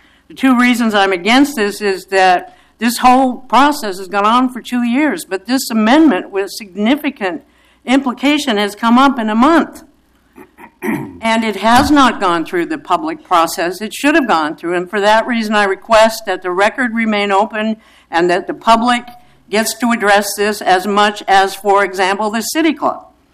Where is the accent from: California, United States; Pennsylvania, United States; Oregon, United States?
Oregon, United States; I'm from Multnomah.